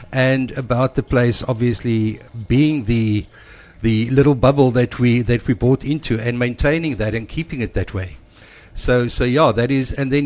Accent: Johannesburg, Gauteng, South Africa; also born or lived in United Kingdom; now in Ballito, South Africa; I grew up in Johannesburg, and then from there spent a number of years in the UK, and moved to Balito, settled into Balito about 18 years ago.

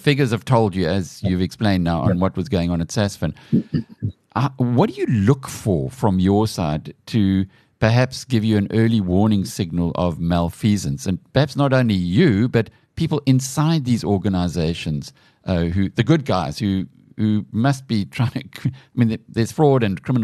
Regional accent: South Africa; What scares me witless as a South African taxpayer is this urging of some people in the public sector to create a state bank.

